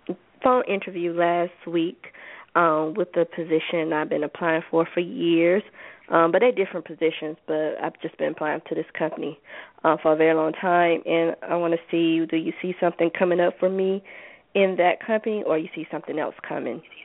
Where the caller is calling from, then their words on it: Georgia, United States; I'm calling from Georgia.